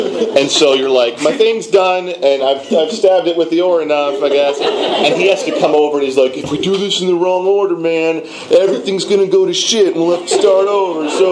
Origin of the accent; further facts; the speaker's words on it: Beaumont, Texas, United States; Oh, man, I'm from Beaumont.